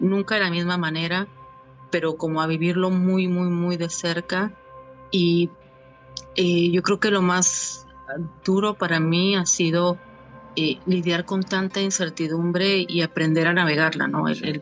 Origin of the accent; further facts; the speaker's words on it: Baja California, Mexico; Yo soy originaria de Baja California